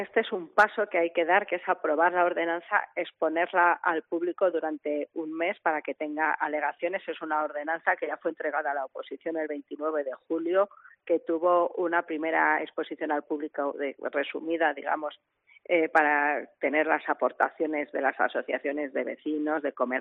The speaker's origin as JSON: {"language": "Spanish", "town": "Teruel", "region": "Aragon", "country": "Spain", "said": "como aragonesa y sobre todo especialmente como turolense es una muy mala noticia."}